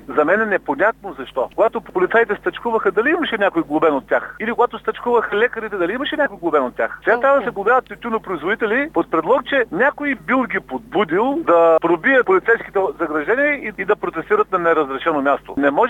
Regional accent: Ribnovo, Blagoevgrad Province, Bulgaria; born there; Аз съм роден в Рибново, от 3000 души, живеещи в Рибново, половината ми са родини.

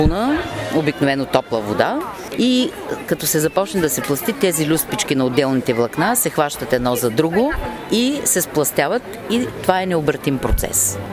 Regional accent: Varna, Varna Province, Bulgaria; от Варна съм, по професия учител по руски език.

